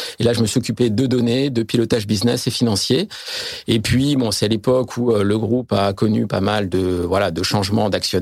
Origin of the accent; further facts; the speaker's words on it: France; en particulier quand on est français